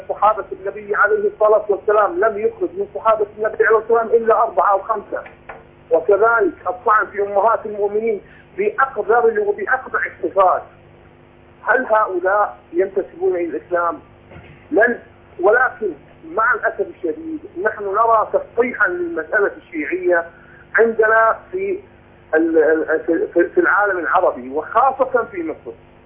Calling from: Iraq; moved away as an adult; وأنا عراقي مقيم في الخارج،

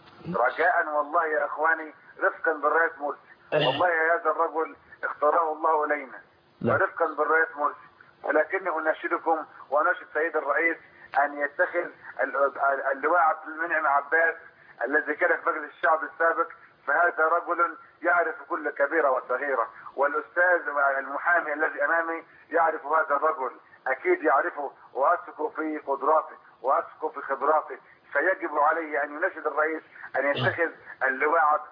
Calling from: Mansoura, Dakahlia, Egypt; من المنصورة مركز نابورون

